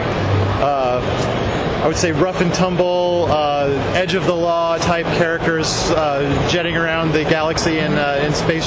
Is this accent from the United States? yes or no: yes; Tucson, Arizona, United States; Well, I grew up in Tucson, Arizona, and I was always really interested in the mythology of that region.